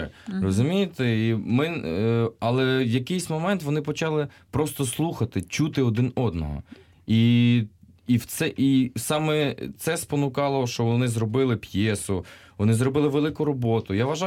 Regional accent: Ternopil, Ternopil Oblast, Ukraine; хоча я родом з Тернополя.

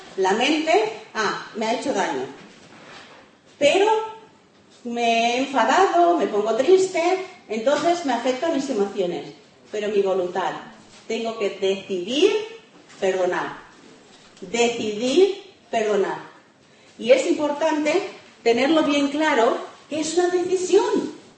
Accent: Argentina; ¿Te acuerdas que te dije que nací en Argentina, ahí los niños eran bastante crueles conmigo?

